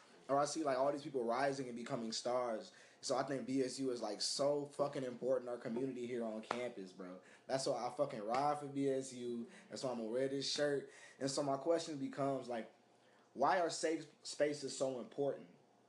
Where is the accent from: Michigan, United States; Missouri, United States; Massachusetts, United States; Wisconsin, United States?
Michigan, United States; Detroit; Like, everybody know I'm from Detroit, you know?